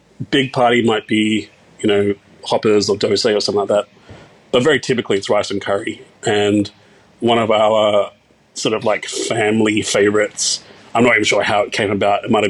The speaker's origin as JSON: {"language": "English", "town": "Castle Hill", "region": "New South Wales", "country": "Australia", "tie": "born or raised there", "said": "So I grew up in Northwest, like Castle Hill, Cherrybrook kind of area, Sri Lankan family."}